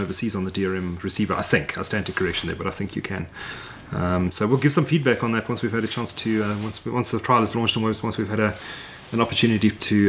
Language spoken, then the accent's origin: English; Durban, KwaZulu-Natal, South Africa; But I was a big fan when I was growing up in Durban